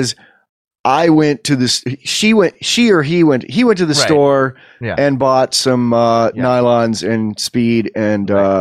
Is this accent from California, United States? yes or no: yes; San Francisco, California, United States; I come from San Francisco and lived there 16 years, and my band played a lot of gay clubs.